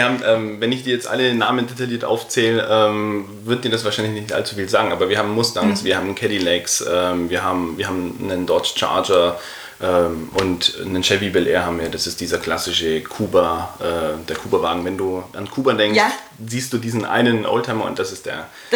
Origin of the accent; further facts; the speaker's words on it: Nuremberg, Bavaria, Germany; bin aus Nürnberg